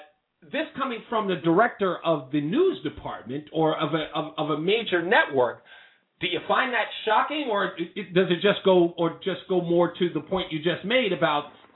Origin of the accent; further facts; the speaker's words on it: Queens, New York, United States; I'm from Hollis, Queens. I'm